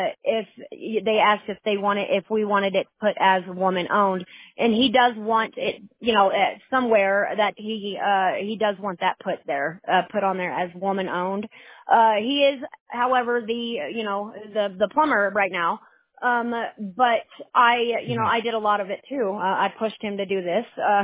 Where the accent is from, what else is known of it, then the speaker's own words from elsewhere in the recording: Missouri, United States; now in Colorado, United States; My husband's from here, Colorado. Okay. I'm actually from Missouri, so.